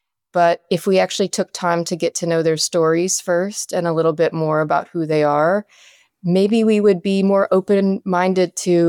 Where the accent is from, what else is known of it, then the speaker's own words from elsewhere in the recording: Appalachia, United States; someone growing up in the Appalachian region and wanting to get away, but yet always feeling a deep connection with it